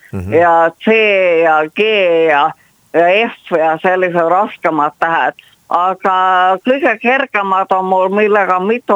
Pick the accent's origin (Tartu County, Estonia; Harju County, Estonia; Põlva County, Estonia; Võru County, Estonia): Harju County, Estonia; Tallinn; mina kahjuks ise olen Tallinnast ja muu keelt ei oska.